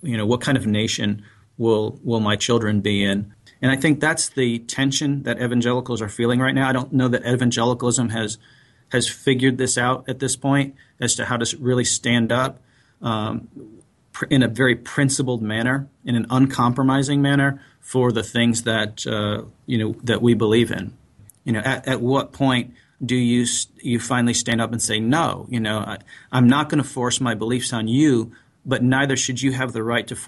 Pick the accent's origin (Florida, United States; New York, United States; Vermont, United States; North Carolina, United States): North Carolina, United States; Shelby; I'm from Shelby, North Carolina, 45 years of age, and I've been in the ministry for 20 years, and prior to that, I was in the military.